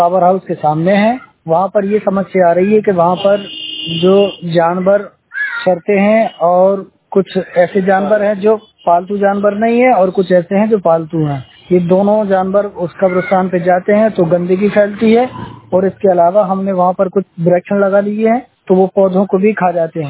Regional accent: Charkhari, Uttar Pradesh, India; میں چرخاری کا نواسی ہوں، میرا ضلع محبوبہ ہے۔

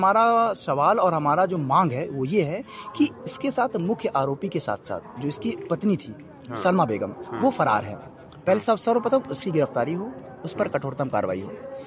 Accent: Patti, Uttar Pradesh, India; क्योंकि मैं पट्टी नगर का निवासी हूँ, मैं मेला ग्राउंड का निवासी हूँ

